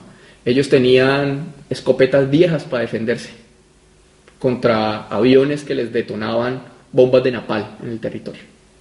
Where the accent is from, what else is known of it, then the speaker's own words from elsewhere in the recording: Huila, Colombia; El Huila, de donde vengo yo, estaba en el medio de todas estas repúblicas independientes.